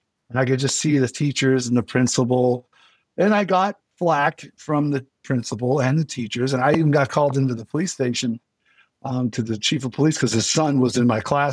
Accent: New York, United States; because I grew up in Western New York, we would believe that it would happen to us.

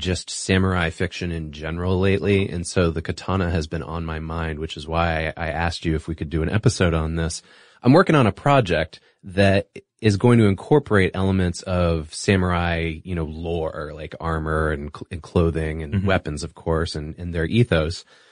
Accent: Singapore; I grew up in Singapore, and so I ended up watching a lot of wuxia movies growing up too.

